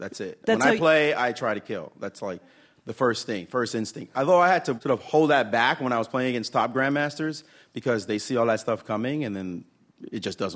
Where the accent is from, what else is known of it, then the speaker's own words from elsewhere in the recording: Brooklyn, New York, United States; I'm from Brooklyn, we don't do that stuff.